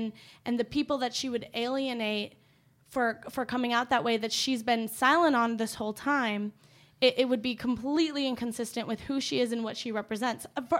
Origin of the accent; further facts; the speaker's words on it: Illinois, United States; No, I grew up in Illinois, but I could have easily been Paula, the same.